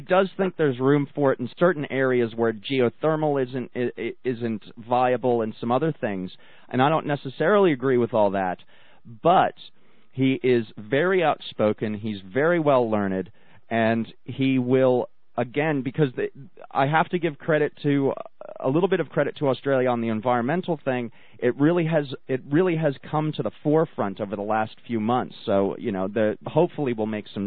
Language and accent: English; New Jersey, United States; I make no excuses for my home state.